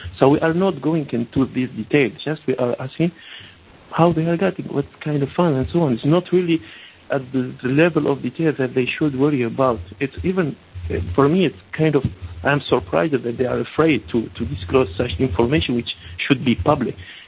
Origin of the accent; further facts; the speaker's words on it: Tunisia; even I'm coming from Tunisia.